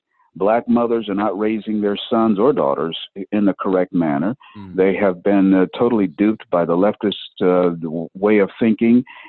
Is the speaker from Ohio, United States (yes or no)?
yes; Cleveland, Ohio, United States; like in my hometown in Cleveland